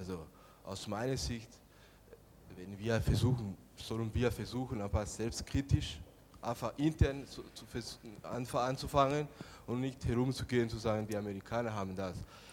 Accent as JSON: {"language": "German", "country": "Burundi", "said": "Ich komme aus Burundi."}